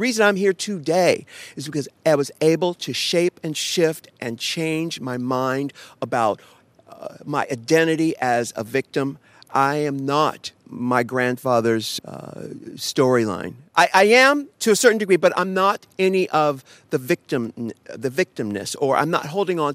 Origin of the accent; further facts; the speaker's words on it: San Diego, California, United States; when I was a kid, I'm from San Diego, I would take the bus out to the beach.